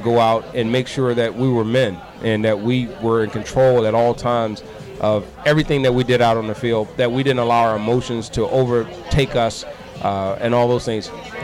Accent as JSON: {"language": "English", "region": "Michigan", "country": "United States", "tie": "born or raised there", "also_born_or_lived": "Virginia", "said": "I was born and raised in Virginia, but I grew up in Michigan."}